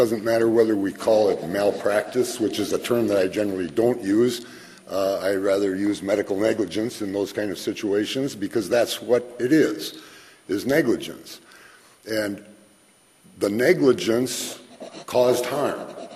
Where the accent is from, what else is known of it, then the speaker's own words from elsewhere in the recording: New Richmond, Wisconsin, United States; I'm from New Richmond, Wisconsin